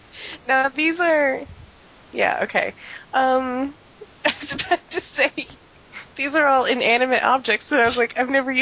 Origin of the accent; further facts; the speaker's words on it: United States; and I apologize, I don't know centimeters, because I'm American.